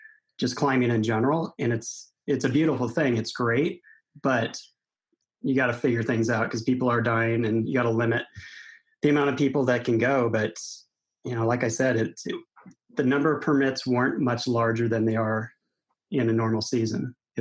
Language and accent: English; Oregon, United States; I grew up in Southern Oregon, and in the 80s, you know, being a kid